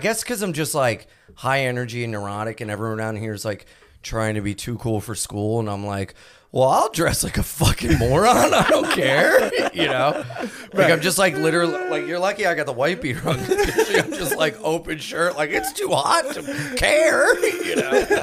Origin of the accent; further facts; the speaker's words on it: Delaware, United States; now in New York, United States; I'm from Delaware.